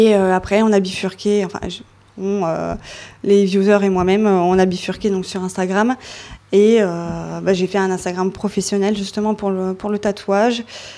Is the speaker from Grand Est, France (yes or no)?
yes; Metz, Grand Est, France; moved away as an adult; je viens de Metz, je ne suis pas du tout d'ici, j'ai fait un bac littéraire. Et à 18 ans, en fait, je suis arrivée ici avec mes parents